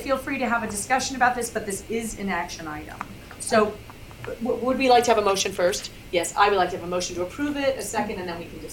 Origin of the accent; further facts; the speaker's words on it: New York, United States; I don't want to use Lee's I'm from New York excuse, but I'm from New York.